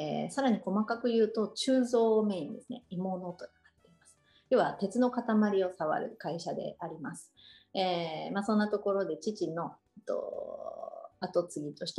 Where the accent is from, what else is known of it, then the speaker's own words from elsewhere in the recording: Handa, Aichi, Japan; はい、愛知県の半田市で、生まれも育ちも半田市でございます。